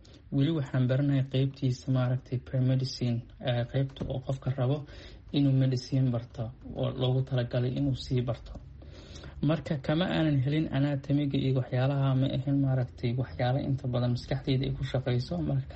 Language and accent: Somali; Eritrea; also born or lived in Somalia; now in Australia; Soomaaliya waxaan kasoo tegay aniga oo yar. Waxaan nolosheyda inta badan aan kusoo qaatay ee aan kusoo barbaaray dalka Eritrea, halkaas oo aan ku aheen qaxooti inta badan muddo ilaa 12 sano ilaa 13 sano ah. Waxaan imid dalka Australia 2013.